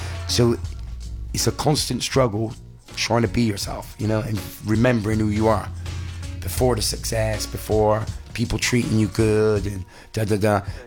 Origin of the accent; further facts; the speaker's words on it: England, United Kingdom; No, it's like I've got a very English attitude, I think. I'm very English.